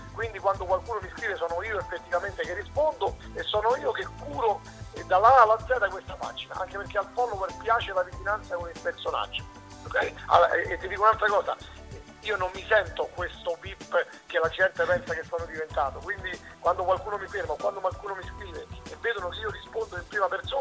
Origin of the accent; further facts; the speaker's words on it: Rome, Lazio, Italy; io sono di Roma, quindi più di 20 anni sono stato spettatore l'estate di questa bellissima kermesse